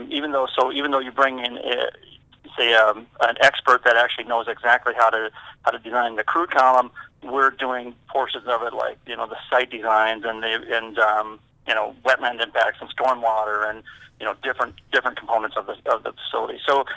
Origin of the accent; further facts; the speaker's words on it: Wisconsin, United States; So I'm from Wisconsin originally, and we've got beautiful states as well, but a lot of trees, a lot of forested areas.